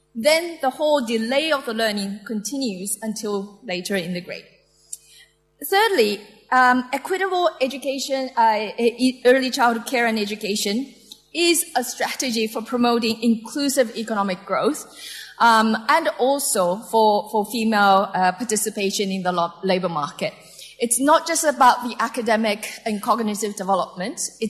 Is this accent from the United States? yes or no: no; Japan; I was raised, born and raised in Japan